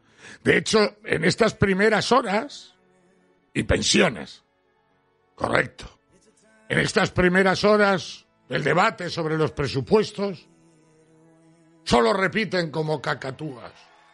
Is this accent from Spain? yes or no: yes; Spain; creo que somos millones los españoles